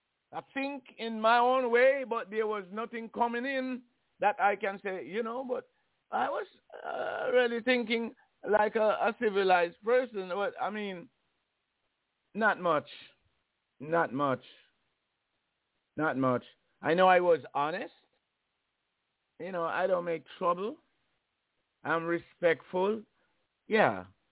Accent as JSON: {"language": "English", "country": "Jamaica", "tie": "born or raised there", "said": "And I grew up in Jamaica around my own kind of people, right?"}